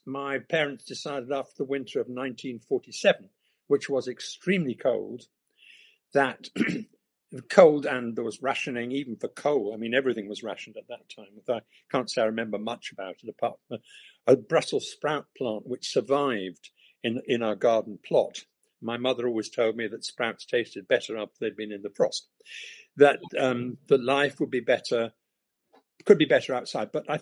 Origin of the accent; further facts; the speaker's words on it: Kampala, Central Region, Uganda; Eventually had a bicycle and roamed all over Kampala.